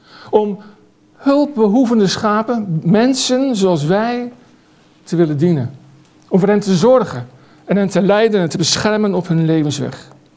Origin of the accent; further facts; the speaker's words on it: Gelderland, Netherlands; ik kom van de Veluwe